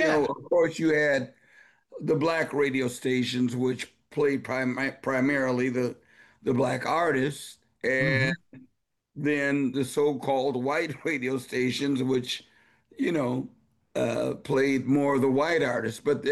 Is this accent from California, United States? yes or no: yes; Los Angeles, California, United States; also born or lived in Chicago; basically, I'm a Chicago native because that's where we lived before I moved to Los Angeles at about the age of five, and I grew up there